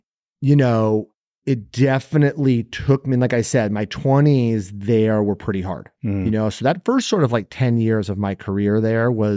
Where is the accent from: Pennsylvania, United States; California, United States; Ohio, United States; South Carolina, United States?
California, United States; Los Angeles; Like for me, like I said, born and raised in Los Angeles, really small private school.